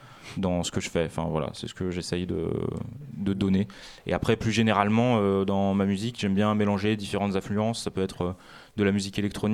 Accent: Vaulx-en-Velin, Auvergne-Rhône-Alpes, France; en ayant grandi à Vaux-en-Velin, en banlieue lyonnaise

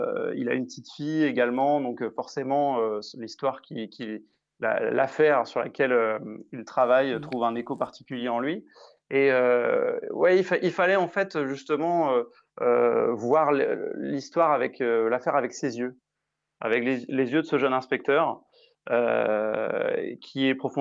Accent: Brittany, France; Mais il se trouve que moi je suis breton également.

